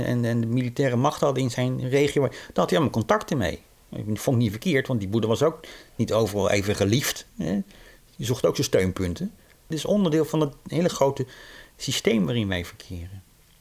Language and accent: Dutch; Netherlands; Gewoon wij als Nederlanders zeggen van nou ja, wij doen nergens meer aan mee.